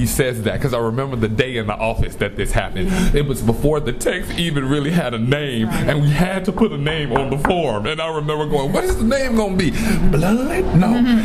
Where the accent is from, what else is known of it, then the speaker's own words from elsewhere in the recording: the South, United States; I'm originally from the South